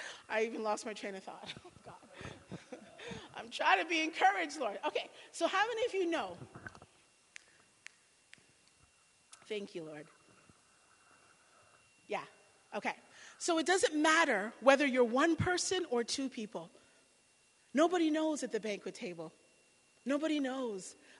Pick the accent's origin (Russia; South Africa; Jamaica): Jamaica; I'm from Jamaica.